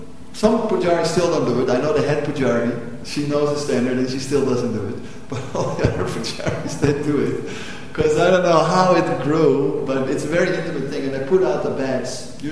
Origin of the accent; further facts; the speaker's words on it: Amsterdam, North Holland, Netherlands; I'm from Amsterdam, so I know all about these things.